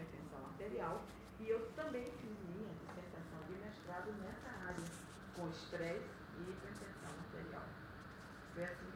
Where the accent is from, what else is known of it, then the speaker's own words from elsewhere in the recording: Bahia, Brazil; now in Rio de Janeiro, Brazil; E vim da Bahia para me formar nessa residência